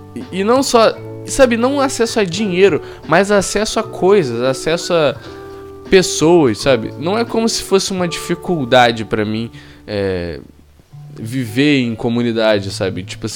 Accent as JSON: {"language": "Portuguese", "region": "Rio de Janeiro", "country": "Brazil", "said": "Isso é um orgulho que eu tenho a dizer como carioca."}